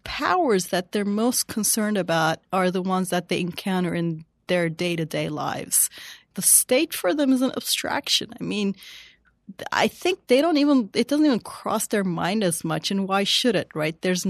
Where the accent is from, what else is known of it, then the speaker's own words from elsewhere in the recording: Turkey; in places like my home country, Turkey